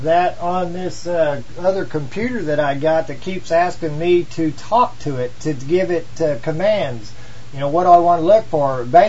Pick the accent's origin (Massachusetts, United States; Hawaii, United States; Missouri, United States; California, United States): Missouri, United States; accent: redneck; I got maybe a redneck accent, according to some people. I'm from Missouri or whatever.